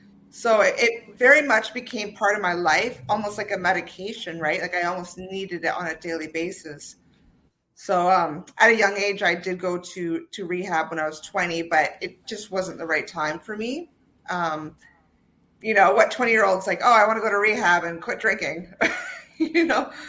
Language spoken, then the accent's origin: English; Toronto, Ontario, Canada; I grew up, I was born in Toronto, and okay. My father was, he's now retired, a police officer. So I actually ended up, you know, traveling all throughout Ontario because of his job, kind of like a military brat